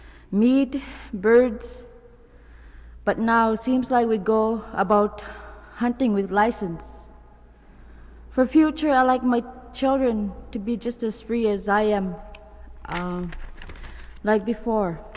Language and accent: English; Shaktoolik, Alaska, United States; now in Koyuk, United States; I was born and raised in Shaktalik, but now married in Koyuk.